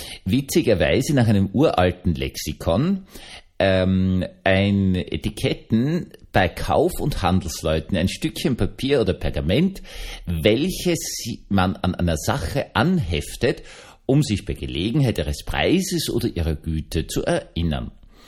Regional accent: Vienna, Austria; ich bin Wiener, also ich sage natürlich in Wirklichkeit Pickerl

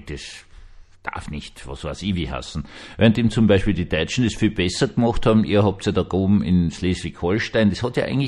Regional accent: Carinthia, Austria; Bei uns in Kärnten hat es immer wieder Schwierigkeiten gegeben.

